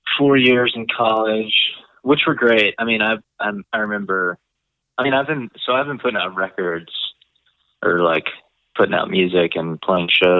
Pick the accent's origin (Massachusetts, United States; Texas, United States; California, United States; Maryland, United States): Texas, United States; Houston; Grew up in Houston, you know, went to college and graduated and moved up here to be with my girl.